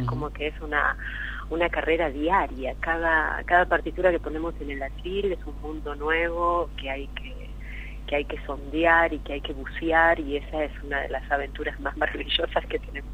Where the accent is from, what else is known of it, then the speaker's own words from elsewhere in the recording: Santa Fe, Argentina; Bueno, yo soy santafesina, como dije recién